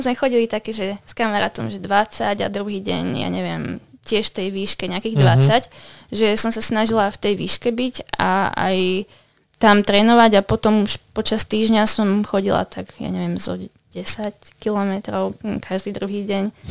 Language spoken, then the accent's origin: Slovak; Nová Baňa, Banská Bystrica Region, Slovakia; ja som z Novej Bane. A to ide okolo, celkom to je takže blízko